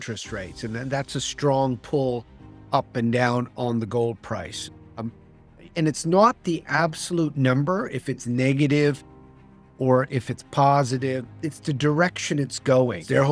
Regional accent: Winnipeg, Manitoba, Canada; growing up in Winnipeg when we didn't have an NHL team

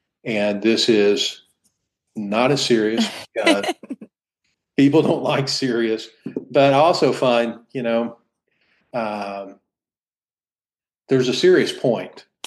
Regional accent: Oklahoma, United States; also born or lived in Texas / California; And we moved around. I grew up in Oklahoma. We lived in Texas for a while. Lived in California for a while. That changed me. Loved California. Then we ended up in Indiana, and I was a fish out of water here.

